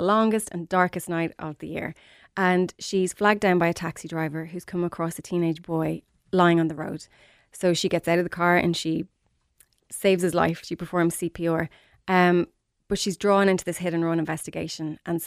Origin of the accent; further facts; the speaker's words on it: Ireland; I think I'm Irish.